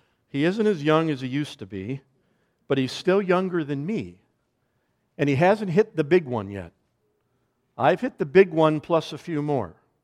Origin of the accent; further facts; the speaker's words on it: Chicago, Illinois, United States; I'm from Chicago, my wife's from St. Louis.